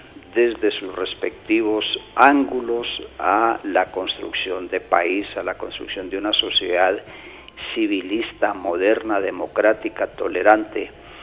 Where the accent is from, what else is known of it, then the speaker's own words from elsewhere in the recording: Colombia; como colombianos debemos defenderlos.